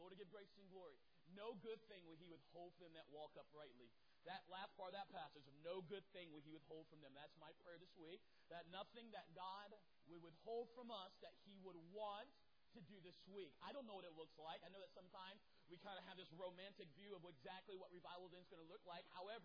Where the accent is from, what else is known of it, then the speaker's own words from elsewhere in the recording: Morehead City, North Carolina, United States; I'm from North Carolina, and I grew up on the beach side of North Carolina by Morehead City, by a military base, and I went to a very small school